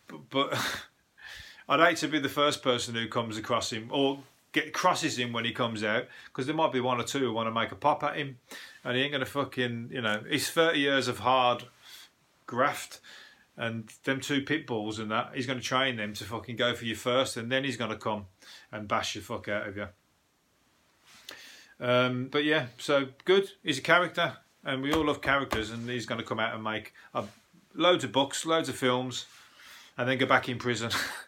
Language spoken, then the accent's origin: English; Birmingham, West Midlands, United Kingdom; I'm a Brummie